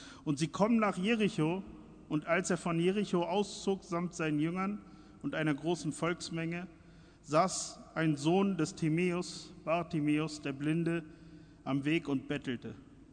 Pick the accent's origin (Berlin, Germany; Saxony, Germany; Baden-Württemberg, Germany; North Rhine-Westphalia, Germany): Berlin, Germany; Als Berliner weiß man, es gibt bessere Gemüsedöner als dort.